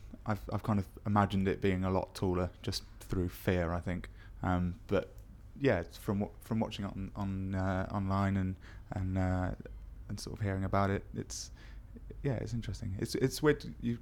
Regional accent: Bristol, South West England, United Kingdom; although I'm performing under the name … I'm 26 and I'm from Bristol.

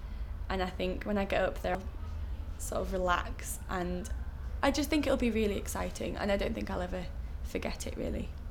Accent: Yorkshire and the Humber, United Kingdom; it's very countryside orientated, and everyone's kind of a bit sort of old-fashioned and they like their traditions

